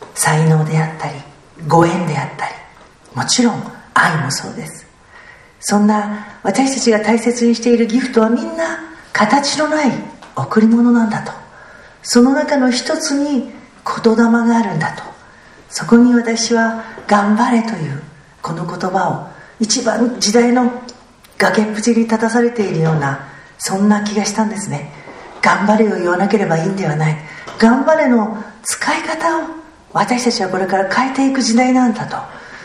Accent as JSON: {"language": "Japanese", "region": "Saitama", "country": "Japan", "said": "私は埼玉市出身でございます。旧与野市でございまして"}